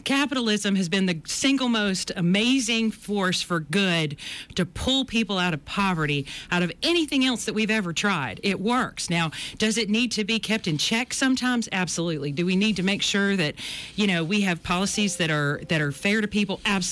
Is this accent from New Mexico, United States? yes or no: no; Montgomery, Alabama, United States; I grew up right here in Montgomery.